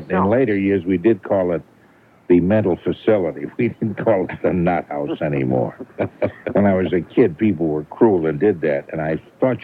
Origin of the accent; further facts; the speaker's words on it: United States; I know all that stuff because I'm an American, red, white, and blue.